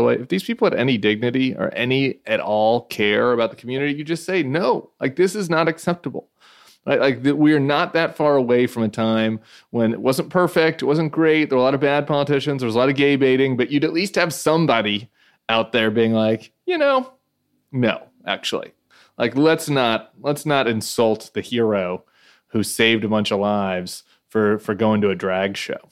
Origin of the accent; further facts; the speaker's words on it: Colorado, United States; my home state, good on them, has gotten rid of a lot of their Republicans lately.